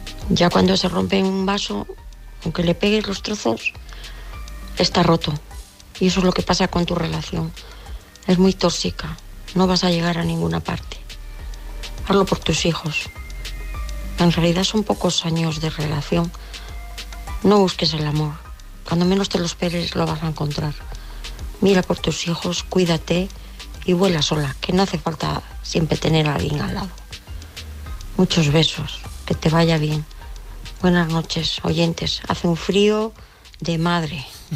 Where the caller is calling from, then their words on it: Cantabria, Spain; de Cantabria.